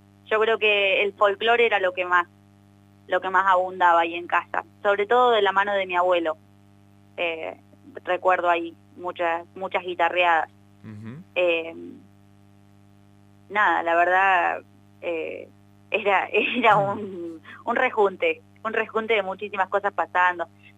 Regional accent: La Pampa, Argentina; now in Córdoba, Argentina; Uf, mira, vengo de La Pampa, que de ahí hay bastante sequía.

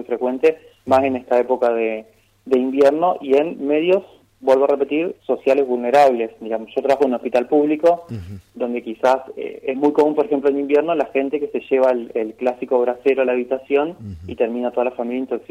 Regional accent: interior, Argentina; yo vengo del interior, no soy de Capital Federal.

